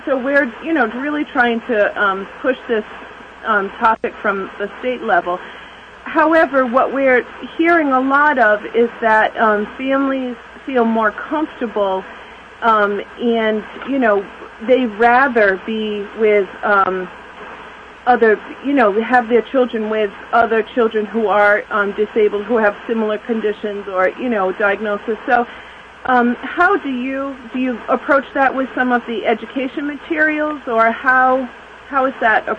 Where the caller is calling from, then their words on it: Rhode Island, United States; Hi, I'm calling from Rhode Island.